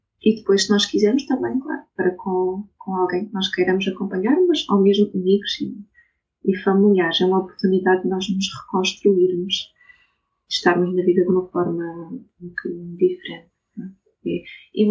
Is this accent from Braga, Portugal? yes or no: no; Castelo Branco, Portugal; born there; also born or lived in Lisbon; Eu licenciei-me em Castelo Branco, onde nasci, depois fui para Lisboa